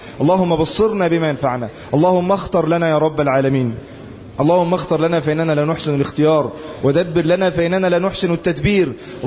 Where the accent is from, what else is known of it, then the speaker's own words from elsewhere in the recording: Egypt; بلادنا مصر